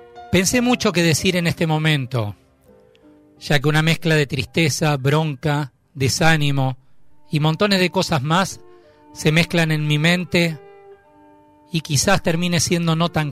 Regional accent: Paraná, Entre Ríos, Argentina; born there; Sí, soy argentino, nací acá en Paraná mismo.

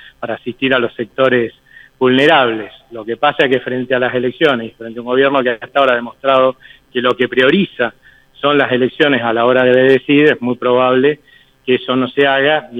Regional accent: Argentina; como los argentinos no demandamos esos papelitos de colores

